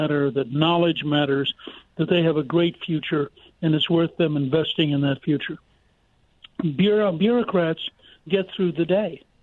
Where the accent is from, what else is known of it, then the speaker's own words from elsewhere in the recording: Harrisburg, Pennsylvania, United States; born there; I was born in Harrisburg, so I was fascinated with it.